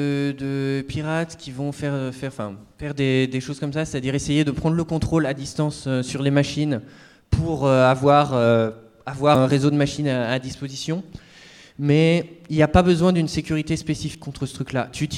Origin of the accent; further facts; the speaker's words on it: Lyon, Auvergne-Rhône-Alpes, France; Moi, je suis de Lyon, enfin, je viens de Lyon là, pour cette conférence.